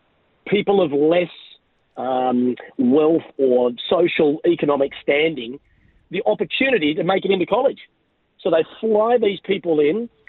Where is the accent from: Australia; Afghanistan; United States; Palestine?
Australia; being an Australian